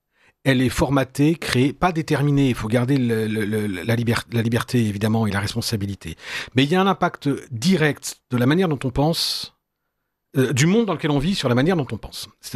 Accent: Normandy, France; moi je suis normand

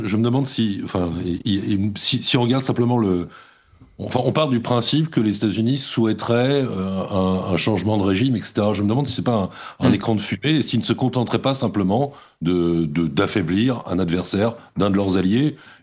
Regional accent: France; parce que nous sommes des Français, c'est-à-dire un pays qui, depuis, je sais pas, une vingtaine d'années, n'a plus réellement de pensée stratégique

